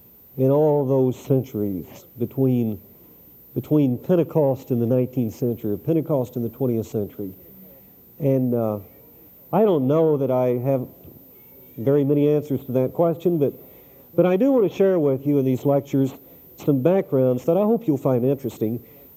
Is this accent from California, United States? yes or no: no; San Angelo, Texas, United States; I remember when I was quite young, growing up in West Texas in San Angelo